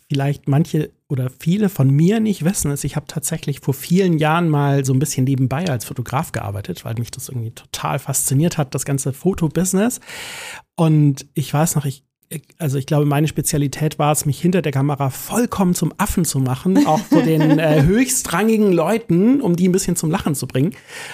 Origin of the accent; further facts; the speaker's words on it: Germany; ich komme aus der Nähe von Hamburg und heute sind wir beide aber in Berlin